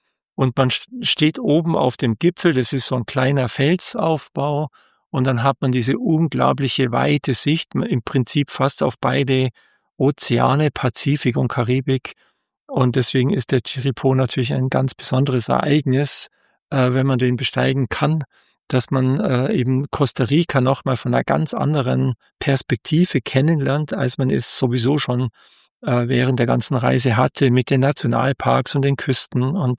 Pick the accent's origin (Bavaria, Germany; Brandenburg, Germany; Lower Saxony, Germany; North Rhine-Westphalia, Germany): Bavaria, Germany; weil ich komme zwar aus dem Allgäu mit den Bergen vor der Haustür